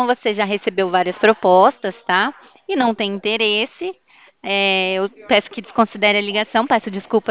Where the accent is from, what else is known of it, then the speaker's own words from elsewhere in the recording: Ribeirão Preto, São Paulo, Brazil; Eu sou aqui de Ribeirão Preto, estado de São Paulo.